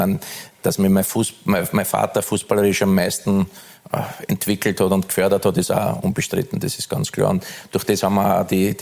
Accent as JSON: {"language": "German", "region": "Lower Austria", "country": "Austria", "tie": "born or raised there", "said": "ich bin in der Südstadt aufgewachsen."}